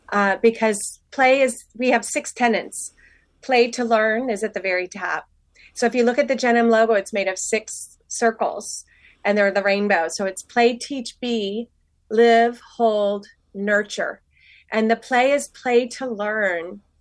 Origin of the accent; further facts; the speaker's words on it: Midwest, United States; I'm the fifth of seven children. And I was raised here in the Midwest in a home with a lot of love.